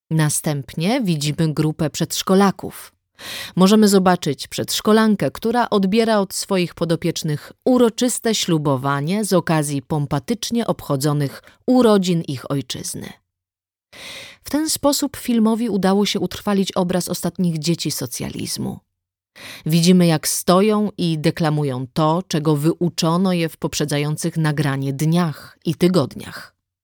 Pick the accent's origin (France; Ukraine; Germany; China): Germany; Mecklenburg-Vorpommern; Miasto, w którym dorastałam, leży nad Bałtykiem. Miasto o hanzeatyckiej przeszłości, którego ceglany gotyk został wpisany na listę Światowego Dziedzictwa UNESCO.